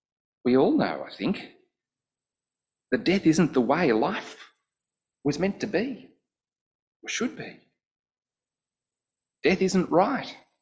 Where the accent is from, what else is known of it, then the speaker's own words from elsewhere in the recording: Sydney, New South Wales, Australia; now in Tasmania, Australia; I grew up in Sydney where it was dark much earlier.